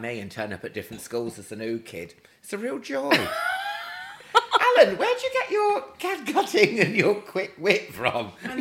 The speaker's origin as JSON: {"language": "English", "town": "Weymouth", "region": "South West England", "country": "United Kingdom", "tie": "born there", "said": "I am. I was born in Weymouth."}